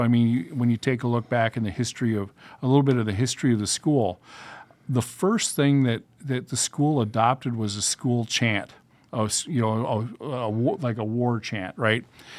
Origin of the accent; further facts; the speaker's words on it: Ada, Minnesota, United States; also born or lived in Aberdeen, South Dakota; Sure. I grew up in Ada, born in Aberdeen, South Dakota, but grew up in Ada, Minnesota.